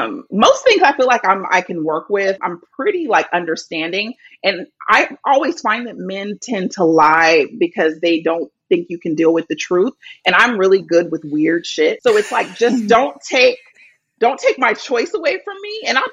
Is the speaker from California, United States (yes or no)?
yes; California, United States; I grew up in the Bay Area.